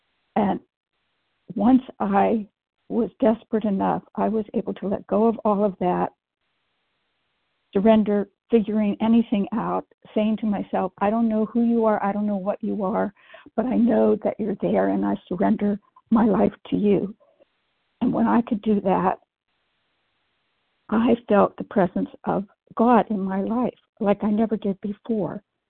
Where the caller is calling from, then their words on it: Pittsburgh, Pennsylvania, United States; Pittsburgh.